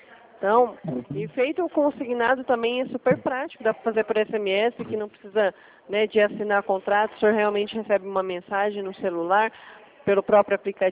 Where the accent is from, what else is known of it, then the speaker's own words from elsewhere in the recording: Presidente Prudente, São Paulo, Brazil; Eu sou aqui de Presidente Prudente, estado de São Paulo.